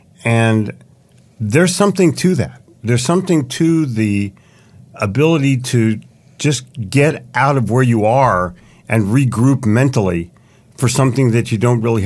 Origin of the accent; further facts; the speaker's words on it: Atlantic City, New Jersey, United States; I grew up with boardwalks in Atlantic City.